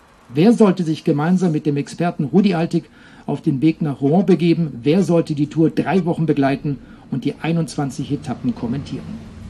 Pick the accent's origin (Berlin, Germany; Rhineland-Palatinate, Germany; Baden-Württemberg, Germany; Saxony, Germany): Baden-Württemberg, Germany; nördlich von Emmendingen, Freiburg, sind ungefähr 30, 40 Kilometer bis dorthin und eben auch direkt in meiner Heimat.